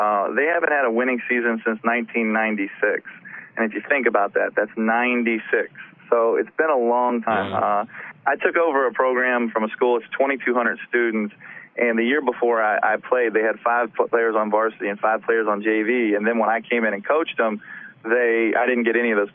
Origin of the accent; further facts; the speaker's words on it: West Virginia, United States; I grew up in West Virginia. I was a blue-collar guy.